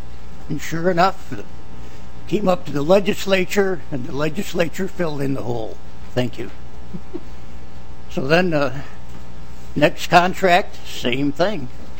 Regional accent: Rochester, United States; from Rochester

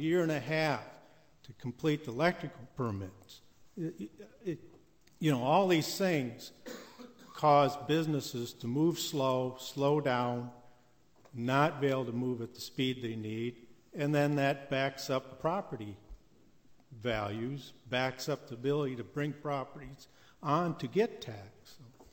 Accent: Rochester, Minnesota, United States; I'm from Rochester, Minnesota.

